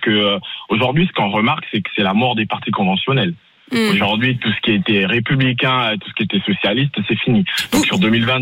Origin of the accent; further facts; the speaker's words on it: Gabon; born there; Je suis né au Gabon.